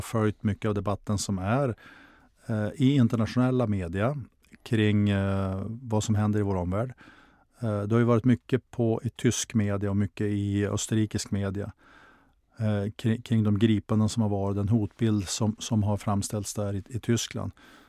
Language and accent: Swedish; Skellefteå, Västerbotten County, Sweden; sen stadsdelen där jag växte upp i Skellefteå